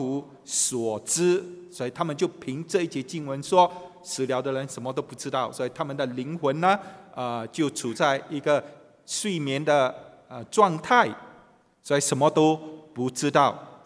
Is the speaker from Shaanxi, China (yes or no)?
no; Guangdong, China; 这个观点呢就像我们广东人所常用的